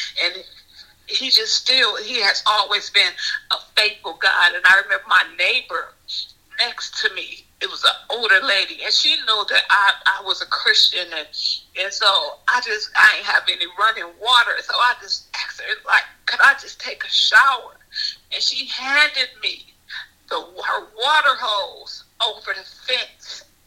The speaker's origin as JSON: {"language": "English", "region": "Michigan", "country": "United States", "lives_now": "Lancaster, United States", "said": "And so I'm from Michigan, and in Lancaster, California, it was the weather is like the same thing like in the East Coast weather."}